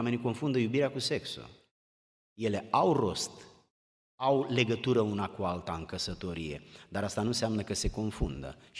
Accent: Romania; Vedeți, eu sunt român și când spun eu sunt român, eu vorbesc despre o cultură specific românească

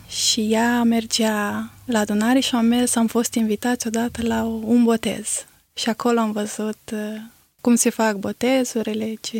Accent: Siminicea, Suceava County, Romania; eu sunt din Siminicea, născută în Siminicea. Părinții mei nu sunt pocăiți, ei sunt la oastea Domnului. Sunt ortodoxi, numai eu sunt singura din familie care sunt pocăită.

